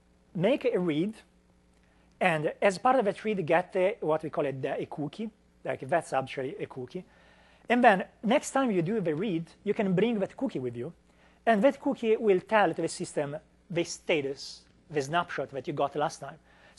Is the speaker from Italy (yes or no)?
yes; Italy; And a small aside, that's a picture of my hometown in Italy.